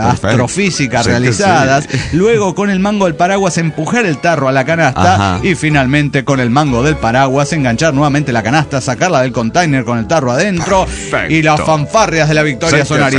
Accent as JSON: {"language": "Spanish", "country": "Argentina"}